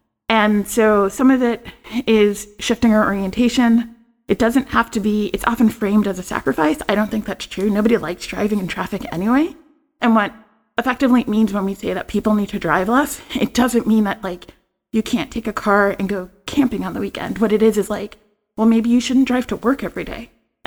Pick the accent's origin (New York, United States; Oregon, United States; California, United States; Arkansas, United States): New York, United States; New York City; I grew up in New York City. I grew up riding transit.